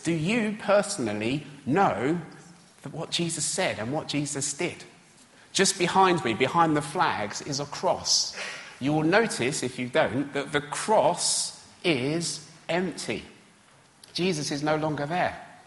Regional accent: London, United Kingdom; when I was growing up in East London at school

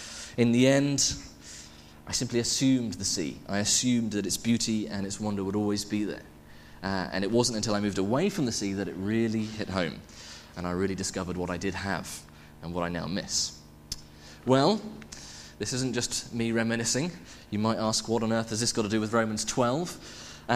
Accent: Worthing, South East England, United Kingdom; I grew up in Worthing, on the seafront next to Brighton.

